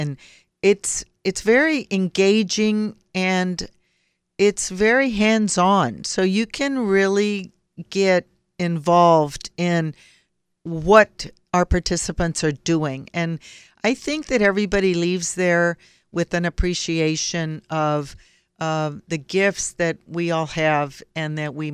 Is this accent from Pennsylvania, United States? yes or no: no; Texas, United States; Even though we're all American and we're all Texans, these are things that are important for who we are as people